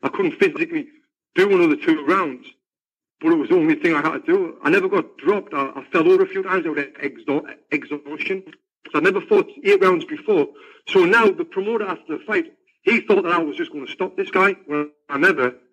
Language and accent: English; Sunderland, North East England, United Kingdom; When I fought in my hometown, Sunderland, I used to sell a shit ton of tickets